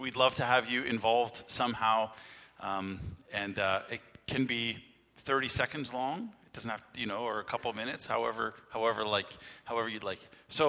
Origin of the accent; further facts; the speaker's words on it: Flesherton, Ontario, Canada; also born or lived in Markdale; They were both teachers of ours, Danielle and myself, in high school, growing up in Flesherton and Markdale.